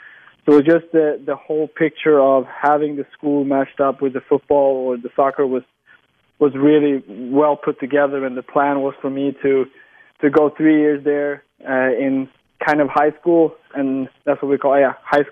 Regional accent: Sweden; English is a second language; growing up in Sweden, like I said, I've been taught from a very young age to defend, play as a unit, also playing in a good level.

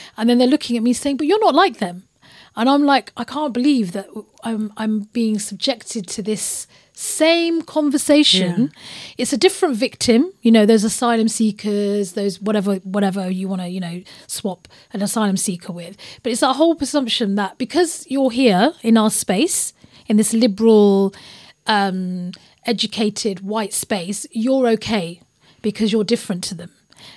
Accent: United Kingdom; We're three British Muslim women who work on the intersections of race, gender and Islamophobia, particularly in football.

